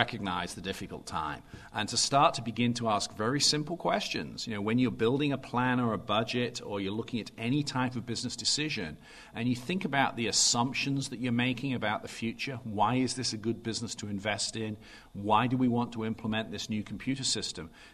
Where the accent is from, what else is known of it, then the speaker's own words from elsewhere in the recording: England, United Kingdom; moved away as an adult; also born or lived in London; now in United States; I grew up in England, spent the first 10 years of my working life working in London in a combination of banking and consulting. Then in 1991, I moved across to the United States